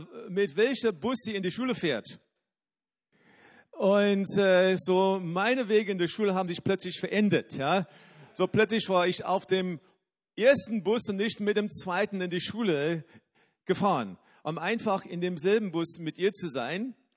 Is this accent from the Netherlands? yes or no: no; South Africa; Ich bin in Südafrika dann aufgewachsen, in eine Stadt und bin in eine Schule gegangen, die nicht so weit weg war von uns zu Hause.